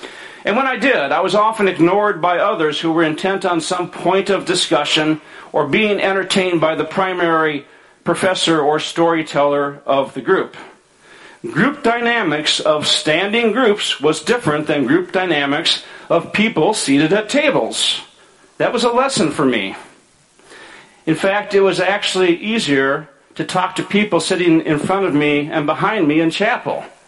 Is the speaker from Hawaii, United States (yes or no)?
no; Minnesota, United States; And I grew from that understanding of how, to an outsider, I as a Minnesotan might be perceived by others.